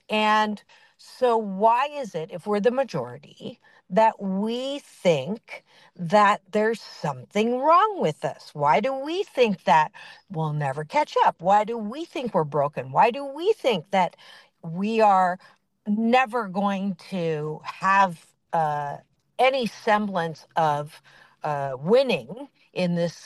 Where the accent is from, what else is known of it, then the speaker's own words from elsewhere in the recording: Canada; born there; in the Chinese culture, even though I was born in Canada, but I was raised in Chinese culture